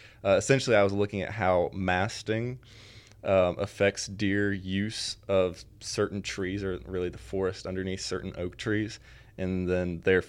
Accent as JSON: {"language": "English", "region": "North Carolina", "country": "United States", "tie": "born or raised there", "said": "Like I said, I grew up in North Carolina. I went to NC State for wildlife science"}